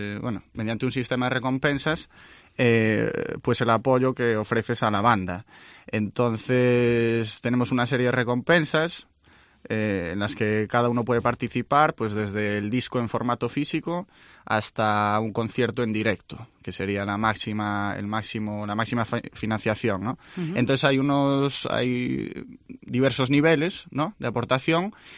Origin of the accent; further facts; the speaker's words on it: Ferrol, Galicia, Spain; Cuando tocamos la gente nos pregunta, ¿pero de dónde sois? Somos de aquí, de Ferrol.